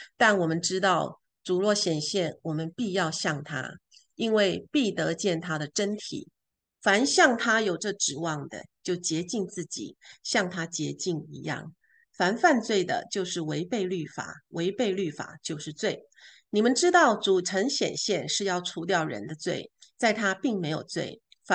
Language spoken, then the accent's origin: Chinese; Taiwan; 因为呢，我是从台湾来的